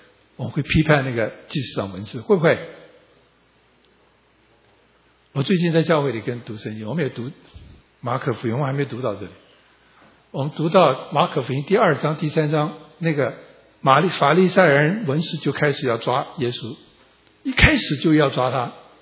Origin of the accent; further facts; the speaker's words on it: Taiwan; 我从小在台湾就被教勿忘再举